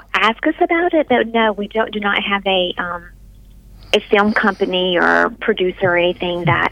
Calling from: North Carolina, United States; We are right outside of Charlotte, North Carolina.

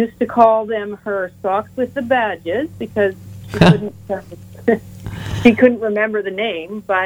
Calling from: Canada; I'm calling you from a little tiny spot in Brent, in Canada called Glenmorick.

